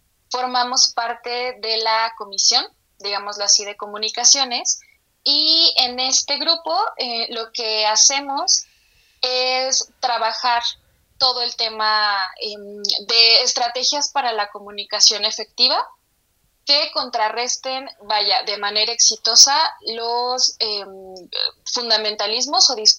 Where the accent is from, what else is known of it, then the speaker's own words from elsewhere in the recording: Aguascalientes, Mexico; now in Mexico City, Mexico; Yo radico en Ciudad de México, pero soy de Aguascalientes